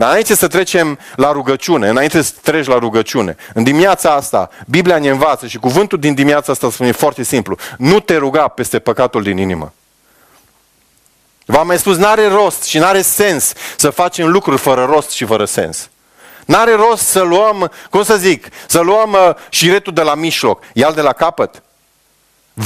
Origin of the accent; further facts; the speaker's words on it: Romania; Noi suntem în Europa, suntem români, poate suntem mai sobri de felul nostru.